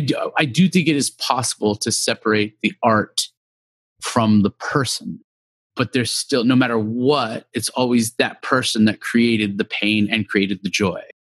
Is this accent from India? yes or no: no; San Jose, California, United States; I am from San Jose, California, proudly.